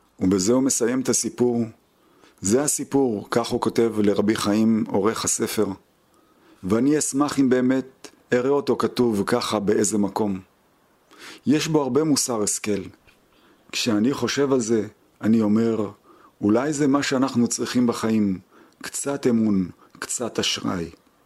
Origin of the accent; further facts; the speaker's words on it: Southern District, Israel; גדלתי בבית לא חרדי ולא חילוני, פר וכזה. באחד משובי הדרום, הבית שלנו היה פשוט מסורתי.